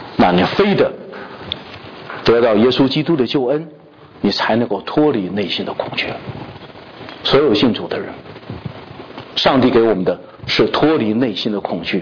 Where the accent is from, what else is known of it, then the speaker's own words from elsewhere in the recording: China; 我们中国人有讲一句话叫做飞来的横祸